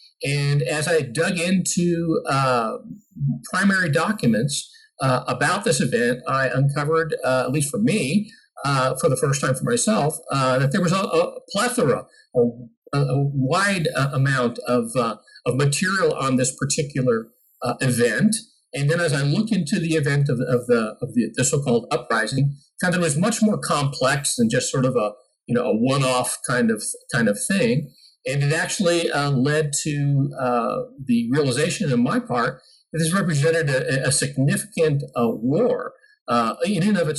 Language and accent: English; Arizona, United States; You know, I'm from Arizona, and we lived here now in New Mexico for about 20 years.